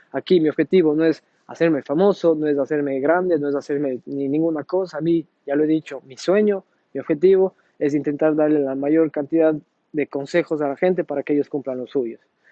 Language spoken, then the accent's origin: Spanish; Cuenca, Azuay, Ecuador; moved away as an adult; now in Italy; tengo 29 años, pero llegué acá a Italia cuando tenía 26, casi 27. Entonces viví mis 26 años ahí en Cuenca, Ecuador.